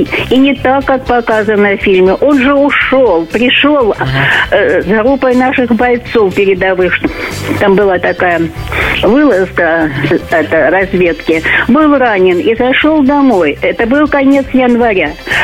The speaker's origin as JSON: {"language": "Russian", "town": "Kadiivka", "region": "Luhansk Oblast", "country": "Ukraine", "tie": "born or raised there", "said": "Да я сама родом из Луганской области. Родилась там, в городе Кадивка, ныне это Стаханов."}